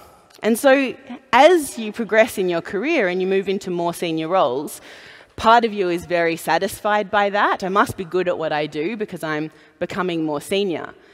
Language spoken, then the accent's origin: English; Australia; I've worked around the world. I'm an Australian. I promise I'll try not to swear. I've worked in Asia, in Hong Kong. I've worked in Germany. I've worked in Europe.